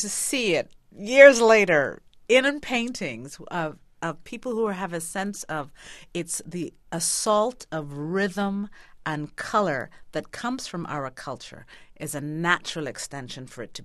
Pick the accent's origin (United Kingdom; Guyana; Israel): Guyana; now in United States; when I was a young girl, I came from Guyana originally, had the accent still, and I had my first American boyfriend